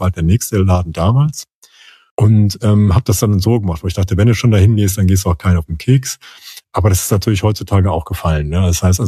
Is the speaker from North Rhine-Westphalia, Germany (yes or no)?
yes; Düsseldorf, North Rhine-Westphalia, Germany; ich bin in Düsseldorf geboren, also tatsächlich, und bin, wie du siehst, nicht weit gekommen. Und ich bin halt Düsseldorfer